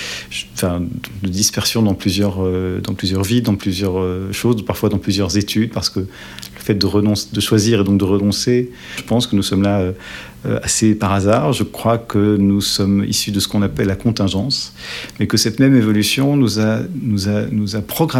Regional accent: Brussels, Brussels-Capital Region, Belgium; born there; Je suis né ici, à Bruxelles, ville que j'aime beaucoup.

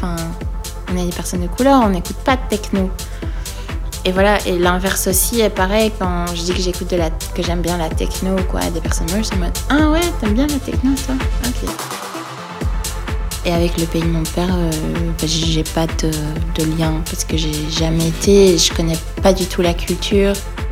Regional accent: Belgium; La Belgique, voilà, c'est là où j'ai grandi, c'est là où j'ai ma famille avec laquelle je suis proche

